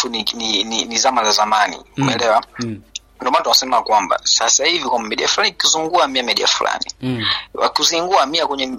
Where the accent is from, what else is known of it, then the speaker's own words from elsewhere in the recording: Musoma, Mara, Tanzania; Yeah, mimi ni mtu wa Musoma kabisa mara huko.